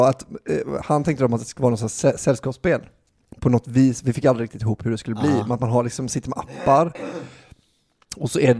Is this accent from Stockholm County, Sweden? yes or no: no; Gothenburg, Västra Götaland County, Sweden; jag är ändå typ från Göteborg.